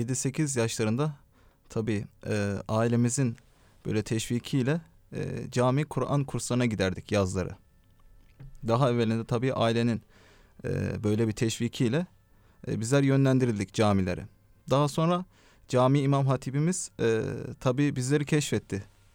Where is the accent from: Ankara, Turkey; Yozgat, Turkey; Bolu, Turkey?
Bolu, Turkey; Mengen; Velhasıl kelam, ben Bolu Mengenliyim. Aşçıların ünlü olduğu yerdenim.